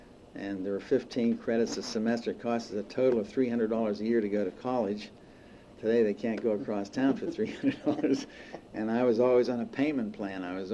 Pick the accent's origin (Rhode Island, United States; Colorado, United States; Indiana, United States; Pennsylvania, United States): Pennsylvania, United States; In the East End. We lived at the corner of Hayes and Chislett Street. I was born in the Hill District. I was born on Francis Street, which is right above the colored Y off Center Avenue.